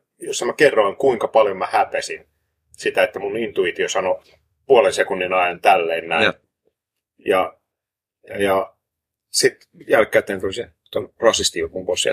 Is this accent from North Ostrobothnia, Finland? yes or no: no; Tervakoski, Kanta-Häme, Finland; Hei, mä oon Tervokoskelta.